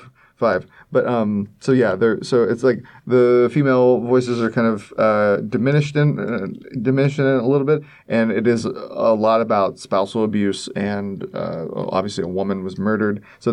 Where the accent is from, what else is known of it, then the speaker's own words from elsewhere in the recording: Kentucky, United States; I'm from Kentucky.